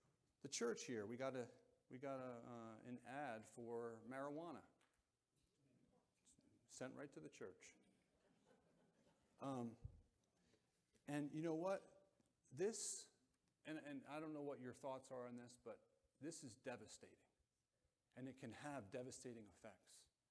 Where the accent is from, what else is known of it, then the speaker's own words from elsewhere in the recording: New Jersey, United States; But growing up, I grew up in Bergen County, and we actually just steered clear of the city.